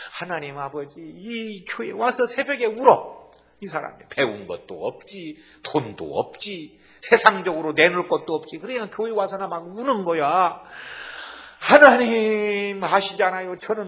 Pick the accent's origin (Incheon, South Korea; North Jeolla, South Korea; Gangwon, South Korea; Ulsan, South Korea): North Jeolla, South Korea; 제가 전라북도 사람이거든요. 전라북도에 삼례가 있어.